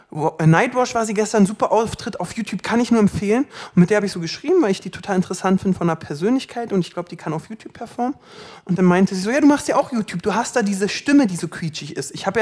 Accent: Berlin, Germany; Ich wohne in Berlin. Ich bin Berliner, ich kann auch anders reden.

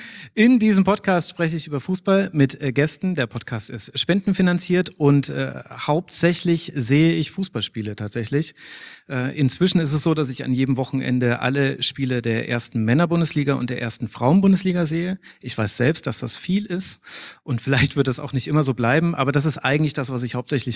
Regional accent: Bavaria, Germany; Also ich bin ja nicht gebürtiger Münchner, ich bin eigentlich Franke.

